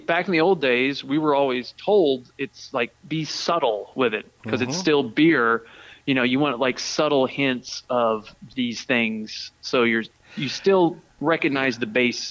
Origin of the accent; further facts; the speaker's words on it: the South, United States; I don't know if it's because I'm originally from the South, but I have a bit of a sweet tooth.